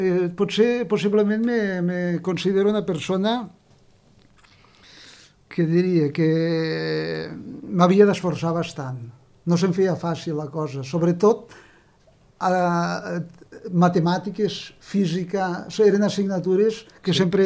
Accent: Marçà, Catalonia, Spain; Pràcticament, diguem-li, ja està als 12 anys, sempre a Marçà.

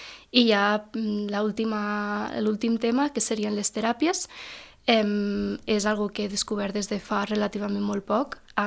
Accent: Capçanes, Catalonia, Spain; sóc de Capçanes

